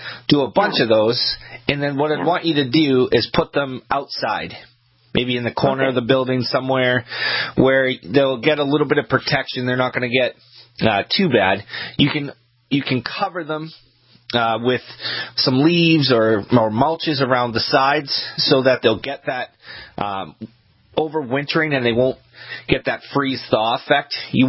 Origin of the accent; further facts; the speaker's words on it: Kennebunk, Maine, United States; I'm from Kennebunk originally